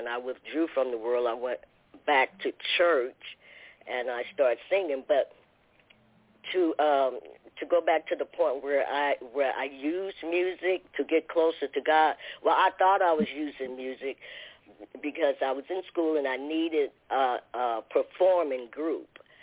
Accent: Arkansas, United States; moved away; I left my hometown to change my life, because at an early age I had a baby and I was just getting, you know, out there, because I wanted something in life, but it wasn't any opportunity. The opportunity wasn't there for me in Arkansas

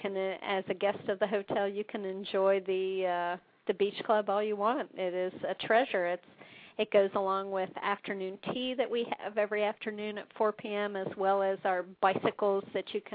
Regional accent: Pennsylvania, United States; born there; I'm a Yankee. I was born in Pennsylvania

